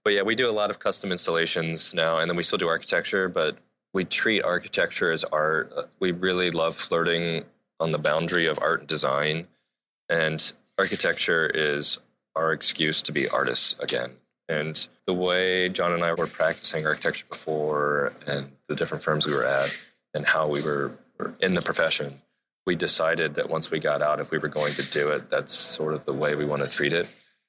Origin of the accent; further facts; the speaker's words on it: Ohio, United States; now in Seattle, United States; And for me, growing up in Ohio, and Jonathan grew up in Ohio as well, so we didn't have mountains and water, really. So when we came out here to Seattle, we just kind of were blown away by the natural beauty that's here.